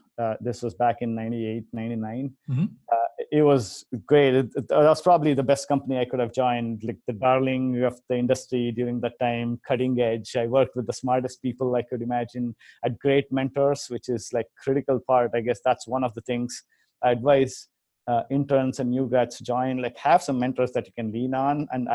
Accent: India; Yeah, I grew up in India.

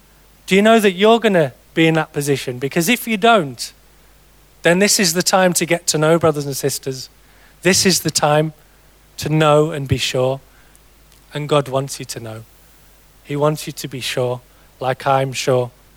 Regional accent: South East England, United Kingdom; we're from Kent, you might be able to tell.

